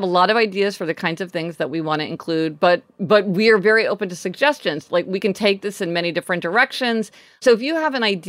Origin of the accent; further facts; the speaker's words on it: Midwest, United States; We grew up in the Midwest, so we were part of that whole thing of people getting their license on the day they turned 16.